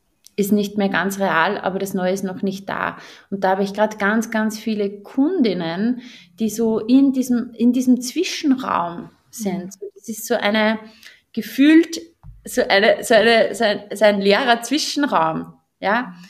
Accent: Austria; bei uns in Österreich

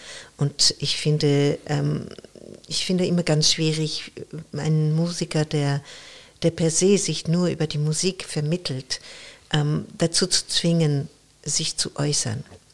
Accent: Paris, Île-de-France, France; German is a second language; moved away as an adult; also born or lived in United States; now in Hamburg, Germany; Ich bin aber in Paris aufgewachsen, beziehungsweise in der Vorstadt, in der Südvorstadt, und bin mit 22 Jahren nach Deutschland gezogen, nach Hamburg.

